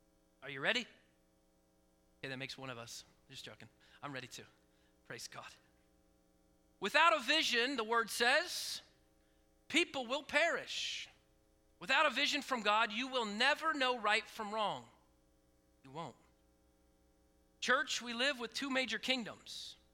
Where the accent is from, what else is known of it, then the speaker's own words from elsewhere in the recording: Oregon, United States; now in Iowa, United States; If you don't know this, I'm from Oregon. West Coast is the best coast